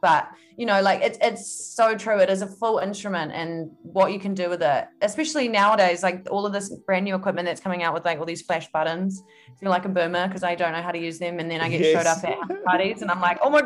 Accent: New Plymouth, Taranaki, New Zealand; moved away as an adult; So I just remember I moved to Wellington from New Plymouth at 18 to study at Victoria University.

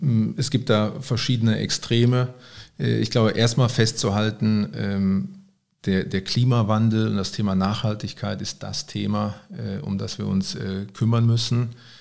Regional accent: Rhineland, Germany; Ja, als Rheinländer muss ich jetzt erstmal bestätigen

